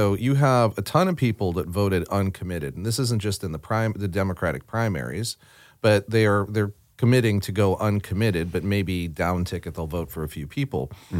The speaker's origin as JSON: {"language": "English", "town": "Pittsburgh", "region": "Pennsylvania", "country": "United States", "tie": "born or raised there", "said": "I grew up in Pittsburgh, right? And my dad made steel in Pittsburgh for 50 years."}